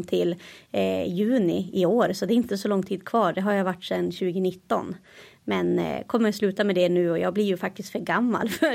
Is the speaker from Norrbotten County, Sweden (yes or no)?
yes; Norrbotten County, Sweden; jag kommer ju från Norrbotten från början och sen har jag bott lite här och där. Men är uppvuxen på landet med en liten familj, väldigt lugn miljö.